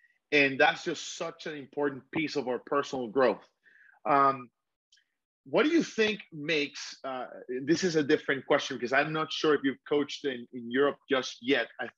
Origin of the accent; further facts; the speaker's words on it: Honduras; the truth of the sport back in my home country of Honduras.